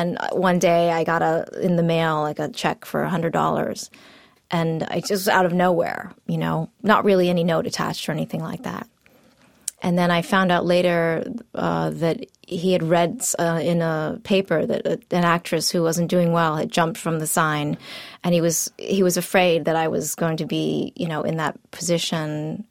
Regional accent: Queens, New York, United States; Because we grew up in Queens, in Jackson Heights.

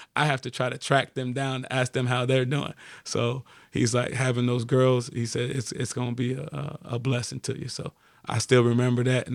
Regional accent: New York, United States; As growing up in New York, that was, one of the better shows just because it was comedy, but had some real life, you know, events in it too.

